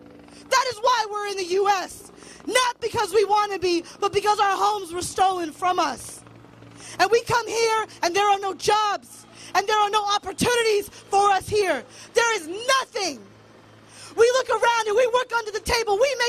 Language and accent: English; Lowell, Massachusetts, United States; I'm from Lowell, Massachusetts. Not many people know what that is, but it's part of the country where so many of us are forgotten.